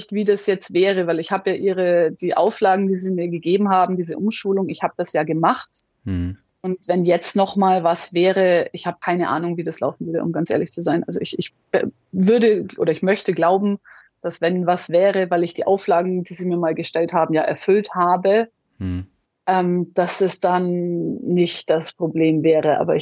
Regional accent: Munich, Bavaria, Germany; als echtes Münchner Kind. Ich bin in München geboren

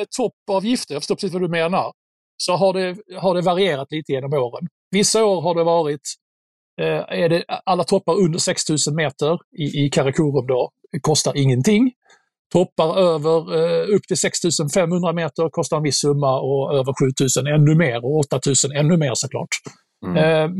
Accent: Båstad, Skåne, Sweden; på den här lilla gården nere utanför Båstad där jag växte upp i Skåne.

